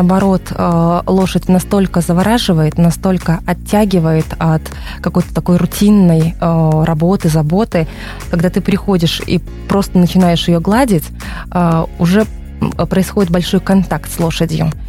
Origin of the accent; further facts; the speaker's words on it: Belarus; со временем мы, белорусы, мы забываем, кто мы такие есть на самом деле